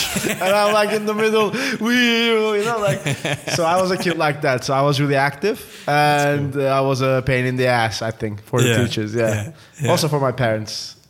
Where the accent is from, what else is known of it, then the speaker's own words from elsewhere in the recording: Istanbul, Turkey; now in Amsterdam, Netherlands; I was born and raised in Istanbul. I was born on the European side, but our house was on the Asian side of Istanbul.